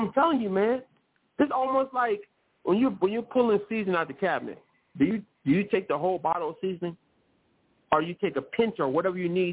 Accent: Richmond, California, United States; I'm in California. What city? I'm from Richmond, California.

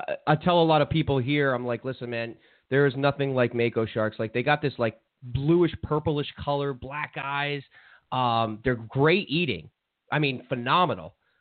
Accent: New Jersey, United States; now in South Florida, United States; That's my home state, and I don't think the fishing gets enough credit there, especially from people here in South Florida

